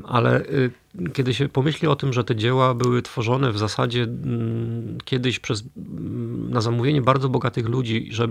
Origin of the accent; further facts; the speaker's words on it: Silesian Voivodeship, Poland; Ja jeszcze jestem Ślązakiem i jestem w Katowicach